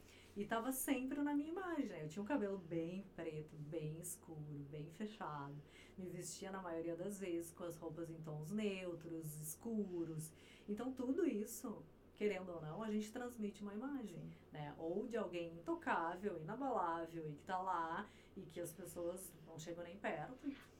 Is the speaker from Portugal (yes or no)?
no; Alegrete, Rio Grande do Sul, Brazil; eu sou natural de Alegrete, sou do interior. Então eu vim de lá com o meu sotaque.